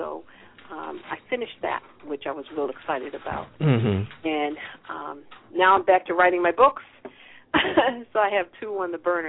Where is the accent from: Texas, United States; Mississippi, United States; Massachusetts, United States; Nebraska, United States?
Massachusetts, United States; Boston; Originally I'm from Boston, so I've been dealing with what's going on in Boston